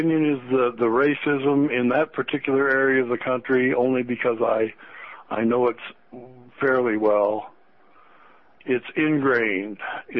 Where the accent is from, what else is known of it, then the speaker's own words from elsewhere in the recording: Alton, Illinois, United States; The house I grew up in Alton was a block and a half from a very large monument that they erected to Lovejoy.